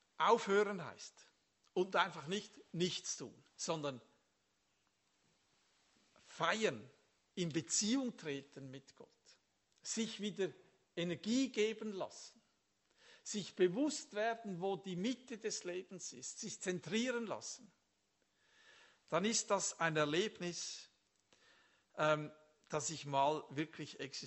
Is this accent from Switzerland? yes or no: yes; Switzerland; Ich bin ja ein Schweizer, oder? Also nicht so auf die Leute zugehend.